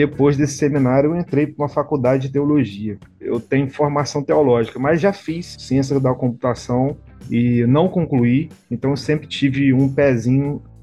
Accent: Campos dos Goytacazes, Rio de Janeiro, Brazil; Sim, sou natural daqui.

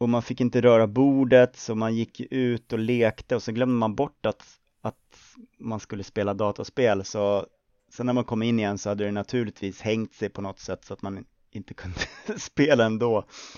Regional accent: Solna, Stockholm County, Sweden; Jag är uppvuxen i Solna i Bergshamra

